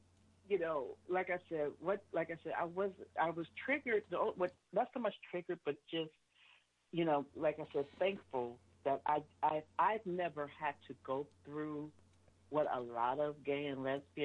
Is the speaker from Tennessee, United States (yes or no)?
no; California, United States; because, you know, we're from California, so that means amazing Mexican food.